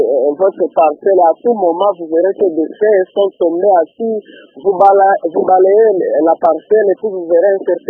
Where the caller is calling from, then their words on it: Kalima, Maniema, DR Congo; Je dis ici chez nous à Kalima